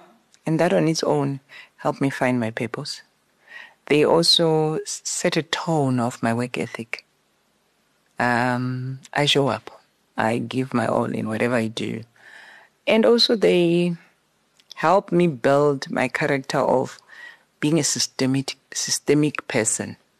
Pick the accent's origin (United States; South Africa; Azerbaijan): South Africa; Limpopo; born there; I was born in Limpopo.